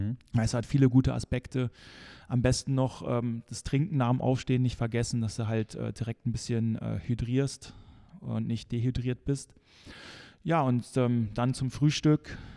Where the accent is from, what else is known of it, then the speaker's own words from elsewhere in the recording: Germany; wenn ich unbedingt da ein Brot essen möchte, weil ich so als Deutscher, wir sind ja so die Brotmenschen